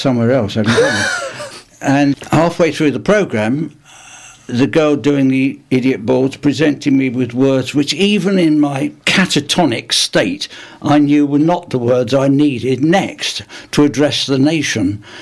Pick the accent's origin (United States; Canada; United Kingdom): United Kingdom; London; moved away as an adult; now in Bristol, United Kingdom; I grew up in London, but I came to Bristol in pursuit of a girl. And she lasted 6 months, but Bristol's lasted 50 years